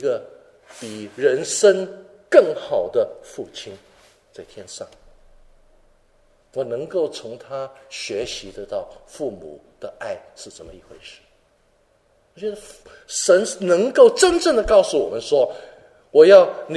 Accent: Hong Kong; 我5岁我就离开父母，我在香港，所以一直心里面觉得好像没有父母

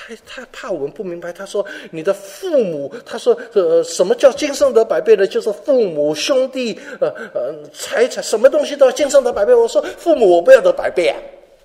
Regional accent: Hong Kong; 我5岁我就离开父母，我在香港，所以一直心里面觉得好像没有父母

